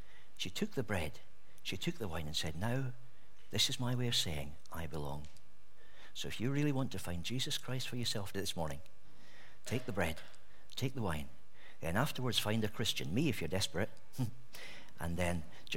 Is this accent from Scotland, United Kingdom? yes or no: yes; Scotland, United Kingdom; as a Scotsman that rejoices my soul